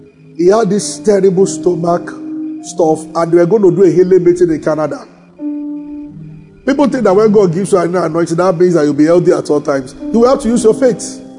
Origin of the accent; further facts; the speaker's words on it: Abeokuta, Ogun, Nigeria; So we grew up in Abeokuta watching a lot of Yoruba films.